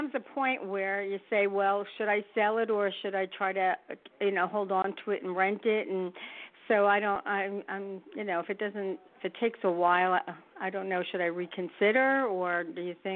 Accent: New York, United States; now in Philadelphia, United States; Well, I'm really a New York, Long Island girl, but I moved to Pennsylvania.

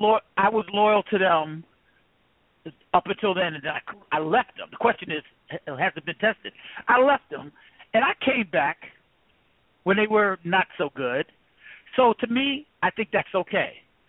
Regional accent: Hollis, Queens, New York, United States; You know, I'm from Hollis, Queens.

